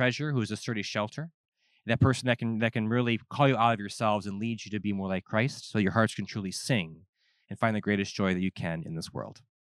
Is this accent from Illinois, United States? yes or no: no; New York, United States; now in Indiana, United States; I'm from New York. So I had to move here to Indiana.